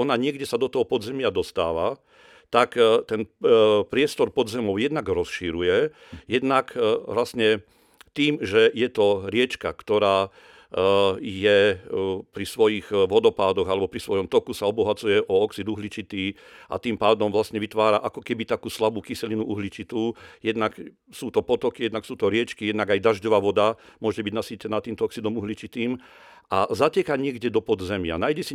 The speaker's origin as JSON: {"language": "Slovak", "region": "Žilina Region", "country": "Slovakia", "said": "Je to vidieť aj u nás na Liptove, ináč musím najprv dodať, že nie len Liptov, ale celé naše Slovensko je nádherné a úžasné, ale Liptov zvlášť"}